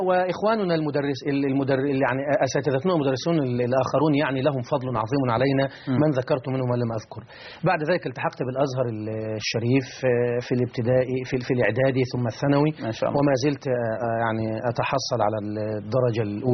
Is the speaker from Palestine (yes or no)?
no; Deebi, Beheira, Egypt; أنا من محافظة البحيرة، مركز رشيد، قرية تسمى بقرية ديبي، وهي تشتهر في المنطقة بأسرها بقرية القرآن الكريم،